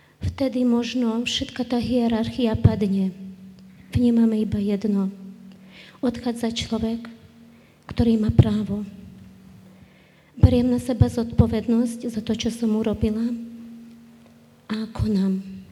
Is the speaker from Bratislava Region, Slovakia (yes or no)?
yes; Bratislava, Bratislava Region, Slovakia; a sme vlastne z Bratislavy.